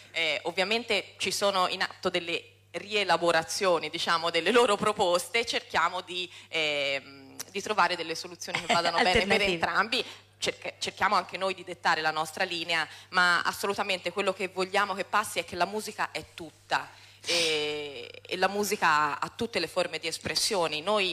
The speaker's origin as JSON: {"language": "Italian", "country": "Senegal", "second_language": "Italian", "said": "riuscire a portare quello che la musica aveva dato a me nel mio paese di origine, che è il Senegal."}